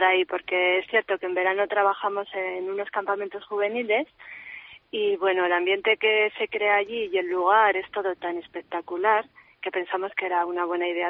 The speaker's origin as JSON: {"language": "Spanish", "town": "Zaragoza", "region": "Aragon", "country": "Spain", "said": "No, yo soy de Zaragoza."}